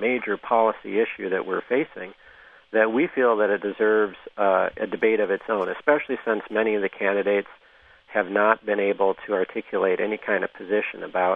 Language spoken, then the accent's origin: English; Minnesota, United States; You know, there's a guy here in my home state of Minnesota named E.W. Davis